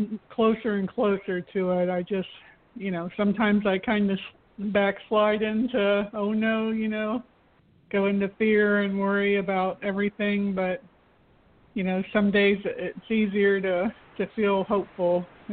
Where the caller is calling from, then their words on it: Florida, United States; from Florida.